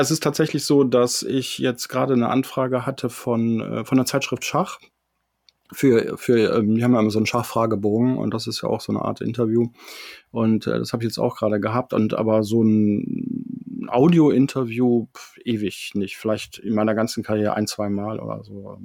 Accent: Bad Godesberg, North Rhine-Westphalia, Germany; ich bin tatsächlich in Bad Godesberg geboren und bin auch groß geworden.

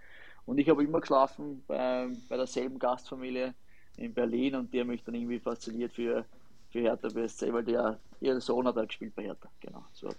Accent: Vienna, Austria; Und ich als Wiener, Wien aufgewachsen, definitiv Rapid.

